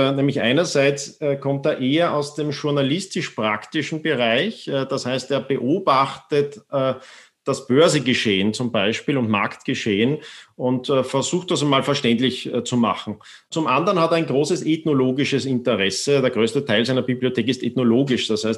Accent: Austria; ich bin zwar in Österreich aufgewachsen

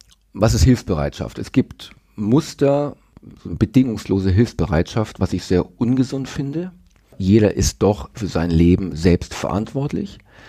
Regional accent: Erlangen, Bavaria, Germany; now in Nuremberg, Germany; Ich bin ursprünglich aus Erlangen, aber fühle mich hier jetzt in Nürnberg sehr wohl.

